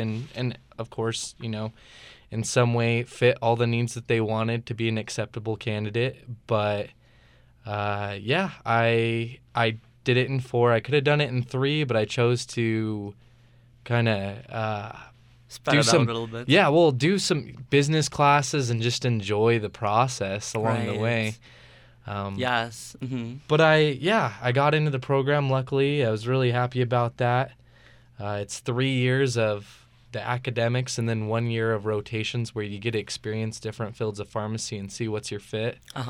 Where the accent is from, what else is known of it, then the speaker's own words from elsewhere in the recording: Arco, Idaho, United States; also born or lived in Pocatello; I'm from Arco, which is this small little town with numbers on a hill. Not too far from here, about an hour and a half, but yeah, and I lived in Isle Falls a little bit, but other than that, it's been pokey.